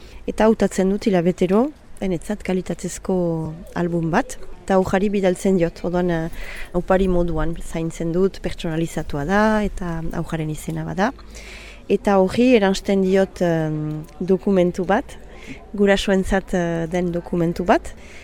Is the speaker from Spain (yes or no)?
no; Sare, Nouvelle-Aquitaine, France; Sarakoa naiz.